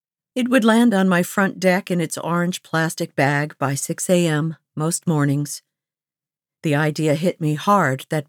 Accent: Buffalo, New York, United States; I was lucky enough to have summer internship offers at both of my hometown papers, the Morning Buffalo Courier Express and the Buffalo Evening News.

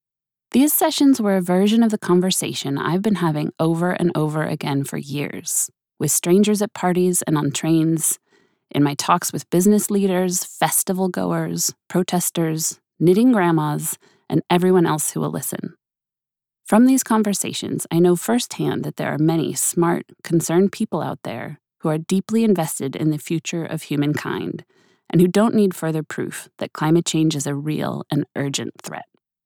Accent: Sonoma, California, United States; Pinot Noir grapes around my hometown of Sonoma

